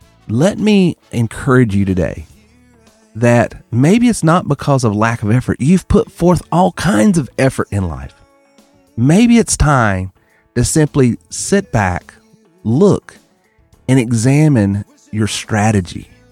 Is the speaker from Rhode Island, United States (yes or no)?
no; North Carolina, United States; growing up in North Carolina in the 80s, late 70s and 80s, was the time to understand